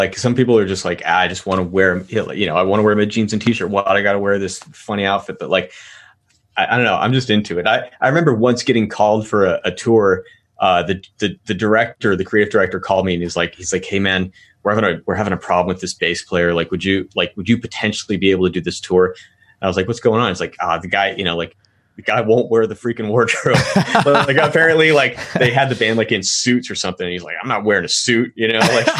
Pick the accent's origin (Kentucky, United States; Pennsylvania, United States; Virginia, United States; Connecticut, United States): Pennsylvania, United States; Pittsburgh; also born or lived in Baltimore; You know, it's like I was born in Pittsburgh. We lived in one suburb, then we moved to Baltimore for a short bit, then moved back to Pittsburgh for a few years in a different suburb.